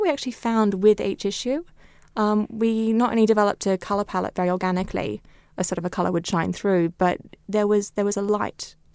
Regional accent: Australia; I grew up in Australia, which is a land of harsh light and bright colours

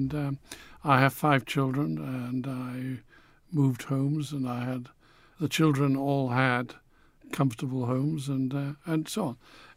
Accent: Newcastle, North East England, United Kingdom; also born or lived in Manchester; at the time Manchester, which I don't remember very much about because I was 8 when I left there. I grew up in Newcastle. I identify with Newcastle, and that's an extraordinary city.

